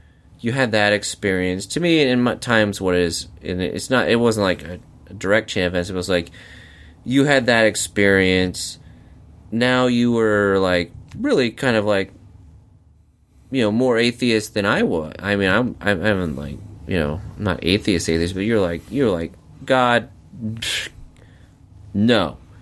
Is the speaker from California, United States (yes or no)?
yes; San Diego, California, United States; I grew up in San Diego.